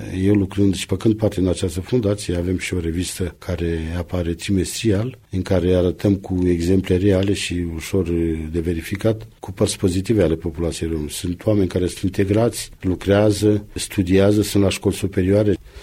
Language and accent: Romanian; Romania; now in Rome, Italy; sunt rom din România, locuiesc într-o tabără, un camp regularizat așa cum este numit aici în Italia.